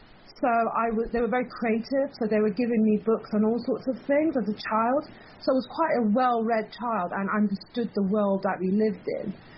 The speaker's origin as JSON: {"language": "English", "country": "Iran", "said": "I'm like, I was 10 from Iran, and I was like writing this to my mother."}